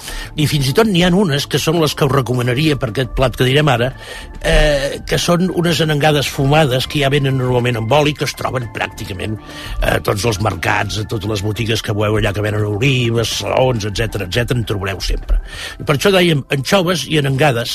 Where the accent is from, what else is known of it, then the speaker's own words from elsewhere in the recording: Granollers, Catalonia, Spain; Jo, que soc fill de Granollers, recordo la porxada